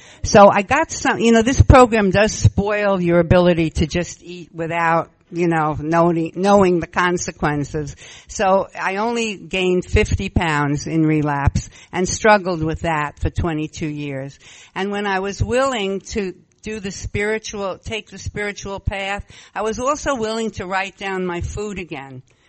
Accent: Brooklyn, New York, United States; also born or lived in Valley Stream; when we moved from Brooklyn, my little cozy Jewish neighborhood, to Valley Stream, which was more, you know, all ethnicities, I didn't feel as comfortable

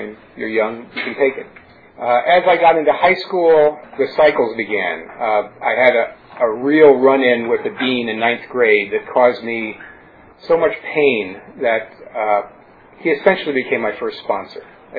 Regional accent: New York City, New York, United States; I grew up in New York City, and New York has Jewish delis. It has Puerto Rican delis. It has Italian delis. It has Chinese delis.

